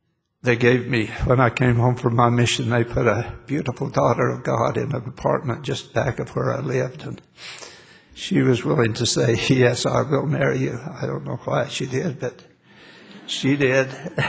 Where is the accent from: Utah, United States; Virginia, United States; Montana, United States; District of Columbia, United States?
Utah, United States; Blanding; I heard that there was going to be a basketball tournament down in my hometown, Blanding, Utah.